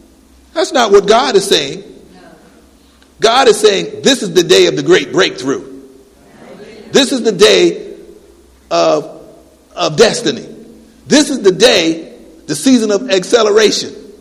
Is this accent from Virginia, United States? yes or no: yes; Hampton, Virginia, United States; When I grew up in the Tidewater area, matter of fact, I grew up in Hampton, Virginia